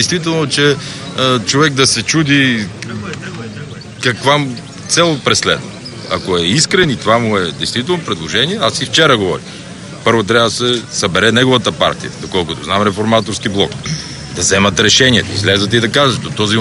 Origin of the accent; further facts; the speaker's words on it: Shopluk, Bulgaria; аз поне съм от Шопския край.